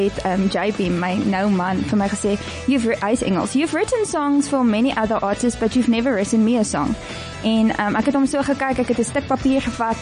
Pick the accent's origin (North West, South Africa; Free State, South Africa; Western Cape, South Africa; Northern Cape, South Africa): Western Cape, South Africa; Durbanville; also born or lived in Oudtshoorn; So ek kom van Durbanville af, maar ek is gebore in Oudtshoorn, so ek is eintlik 'n Karoo meisie.